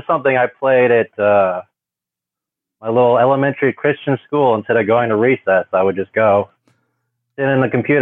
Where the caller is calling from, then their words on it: Pensacola, Florida, United States; Pensacola, Florida.